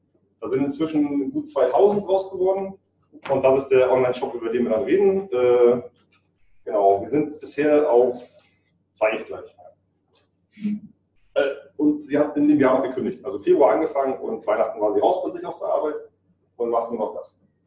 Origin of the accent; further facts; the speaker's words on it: Northern Germany, Germany; Ich bin Norddeutscher